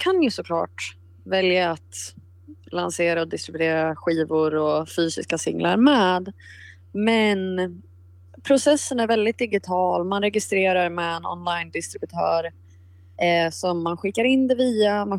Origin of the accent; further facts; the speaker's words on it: Tyresö, Stockholm County, Sweden; moved away as an adult; now in Los Angeles, United States; Så jag är uppväxt i Tyresö. Jag gick Tyresö musikklasser, spelade gitarr, fiol, sång på kulturskolan.